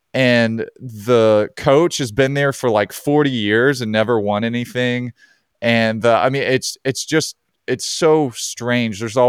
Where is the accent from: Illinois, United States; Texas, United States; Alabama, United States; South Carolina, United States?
Alabama, United States; Auburn, I'm from Alabama, Auburn, UAB, and Samford were all playing in Spokane.